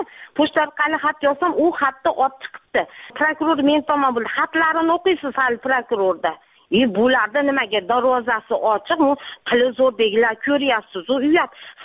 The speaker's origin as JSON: {"language": "Uzbek", "region": "Fergana Valley", "country": "Uzbekistan", "said": "Vodiydanman. O'zim o'qituvchiman."}